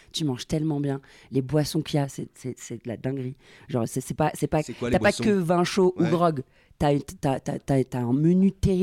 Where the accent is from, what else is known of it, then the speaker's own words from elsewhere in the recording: Algeria; also born or lived in Austria; now in France; moi, à la base, moi, je suis d'Algérie, j'ai grandi en Algérie, Donc en fait, c'est mes décisions de partir